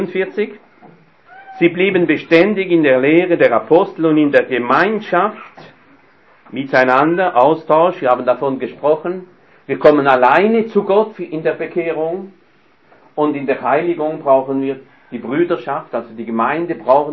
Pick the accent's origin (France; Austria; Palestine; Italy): France; German is a second language; Ich als Franzose sehe das gar nicht so im Land.